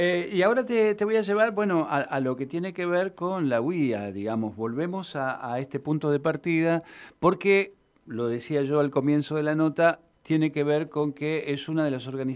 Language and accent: Spanish; Córdoba, Argentina; yo vengo de Córdoba, ¿no? Yo soy cordobés, nací en un pueblo de Córdoba, soy hincha de Belgrano, okay, a muerte